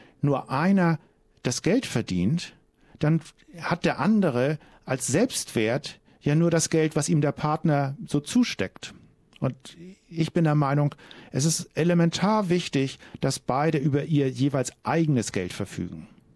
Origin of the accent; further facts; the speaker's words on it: Hamburg, Germany; Und ich komme aus Hamburg, nicht trockener Norddeutscher.